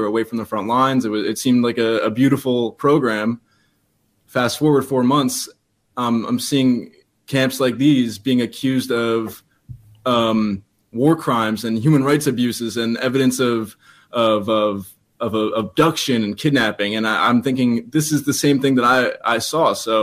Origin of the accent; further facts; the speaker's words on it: United States; I don't speak Russian. Clearly, I'm an American.